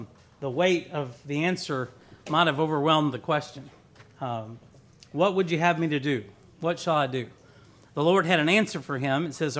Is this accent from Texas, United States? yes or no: yes; Luling, Texas, United States; You know, we didn't grow up in Luling. That's what I tell people now. We grew up outside of Luling, right? Luling was town, right? Lockhart was the city, right?